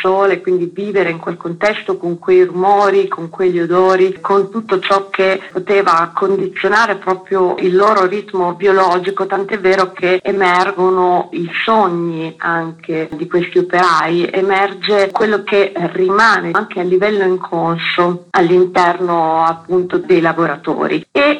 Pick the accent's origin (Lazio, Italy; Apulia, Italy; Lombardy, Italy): Apulia, Italy; Taranto; Io sono originaria di Taranto e quindi ho sempre convissuto con questa problematica causata dall'Ilva all'interno della città di Taranto.